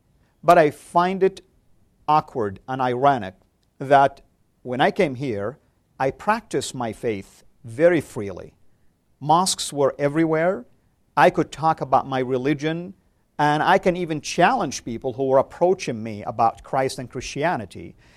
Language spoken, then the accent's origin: English; Saudi Arabia; I grew up in Saudi, and I can tell you, until this day, that's true.